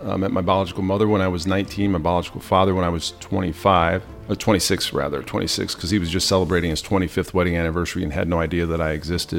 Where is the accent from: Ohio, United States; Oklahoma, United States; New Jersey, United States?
Ohio, United States; Liberty Center; I grew up in Liberty Center, small farming community, about 3,000 people.